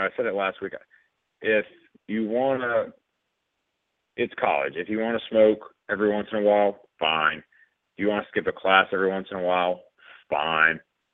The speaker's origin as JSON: {"language": "English", "town": "Knoxville", "region": "Tennessee", "country": "United States", "tie": "born or raised there", "said": "I'm not acting like I'm from some mean street. I grew up in West Knoxville"}